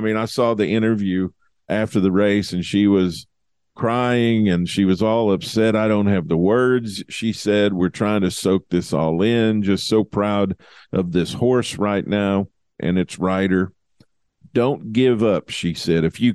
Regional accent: Southern United States, United States; And growing up in the South, I didn't watch much WWF.

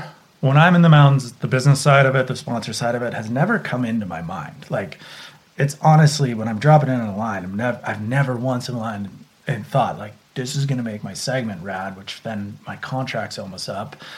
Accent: Santa Cruz, California, United States; even though I grew up in Santa Cruz at the beach.

